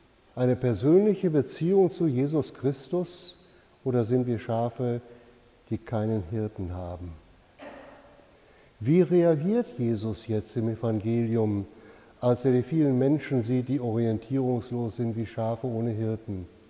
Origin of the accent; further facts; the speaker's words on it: North Rhine-Westphalia, Germany; Ich habe das bei uns in Norddeutschland, im Westen erlebt, am Niederrhein.